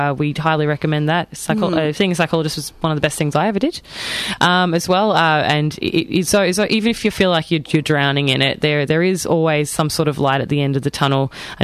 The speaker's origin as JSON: {"language": "English", "region": "Queensland", "country": "Australia", "accent": "Queensland", "said": "Excuse my Queensland accent."}